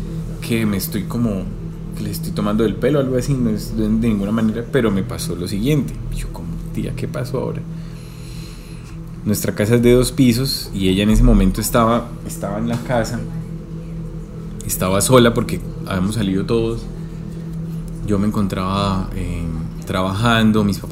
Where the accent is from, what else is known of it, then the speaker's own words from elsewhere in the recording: Bucaramanga, Santander, Colombia; yo soy nacido y criado en Bucaramanga. Nuestra familia, pues, toda siempre ha vivido aquí, ha establecido acá.